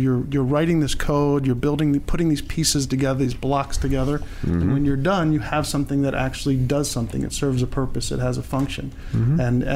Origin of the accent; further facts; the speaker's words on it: Philadelphia, Pennsylvania, United States; also born or lived in Baltimore; I was born in Baltimore, and then we moved to the Philadelphia area.